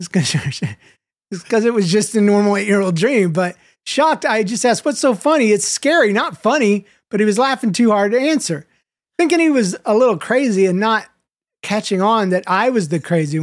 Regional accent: Florida, United States; Freaking, I'm from Florida. There's no hills.

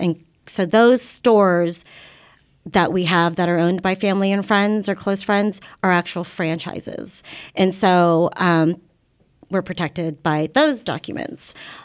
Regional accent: Kansas, United States; I mean, I guess for me, just growing up in Kansas, my husband being from Texas, we're not really, we're not too bougie as it is.

